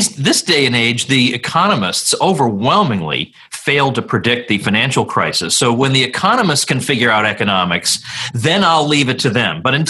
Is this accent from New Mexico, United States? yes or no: no; Massachusetts, United States; also born or lived in Auburn, Alabama / New York; I spent a few years in Auburn, Alabama, but basically born and raised in Massachusetts, then went to graduate school in New York.